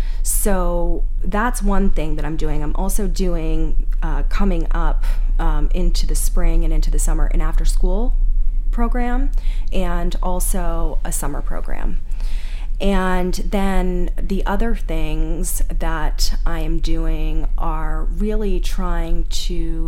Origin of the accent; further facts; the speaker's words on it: Cape Elizabeth, Maine, United States; a classmate of mine from growing up in Cape Elizabeth.